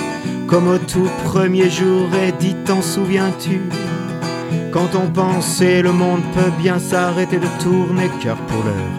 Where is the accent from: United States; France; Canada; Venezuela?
France; Auvergne-Rhône-Alpes; also born or lived in Montpellier; je suis le Montpelliérain du coin. Encore que je navigue vraiment entre les deux régions, parce que moi, je suis aussi originaire de la Drôme.